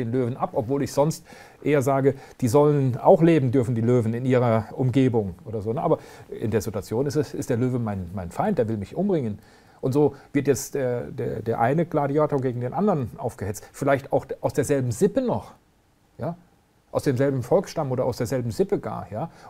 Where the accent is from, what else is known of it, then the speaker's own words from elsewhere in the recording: West Germany, Germany; Ich komme ja aus dem Westen, da ist es noch viel, mir ist es viel präsenter. Ich bin Jahrgang 1960, ja.